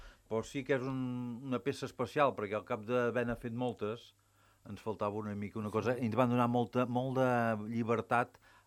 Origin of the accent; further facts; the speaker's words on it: Batet, Catalonia, Spain; jo amb batolles m'estimo perquè sóc de Batet